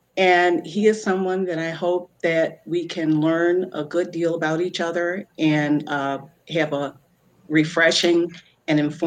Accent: Chagrin Falls, Ohio, United States; also born or lived in Florida; I was born in Florida, grew up mainly in the Cleveland area, most of my life in the Chagrin Falls area.

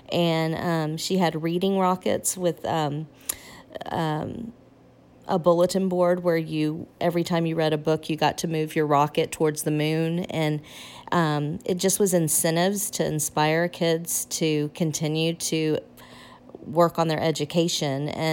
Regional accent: Corpus Christi, Texas, United States; I grew up in Corpus Christi, Texas. Was born in 1967, so things have changed quite a bit.

